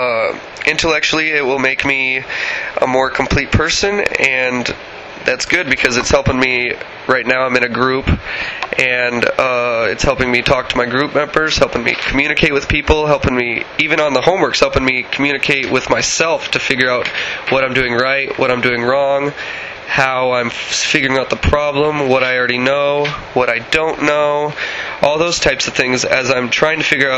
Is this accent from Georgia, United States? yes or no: no; Tempe, Arizona, United States; moved away as an adult; I was born in Tempe, Arizona.